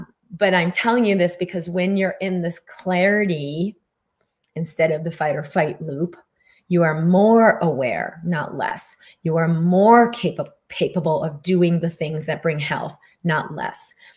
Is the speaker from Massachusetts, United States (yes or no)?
yes; Boston, Massachusetts, United States; I grew up in Boston. I didn't even know a spiritual person in my entire life.